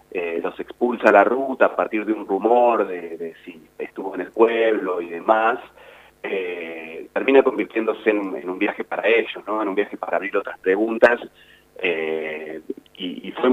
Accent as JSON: {"language": "Spanish", "town": "Carmen de Patagones", "region": "Buenos Aires Province", "country": "Argentina", "tie": "born or raised there", "said": "me volví a Buenos Aires, yo soy oriundo también de Carmen de Patagones, nacido y criado allá."}